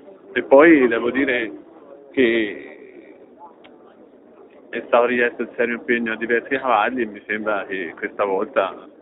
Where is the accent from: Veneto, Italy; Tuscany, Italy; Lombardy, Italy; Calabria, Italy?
Tuscany, Italy; Siena; Ma da senese io come voi penso sono innamorato della festa di Siena, del palio in generale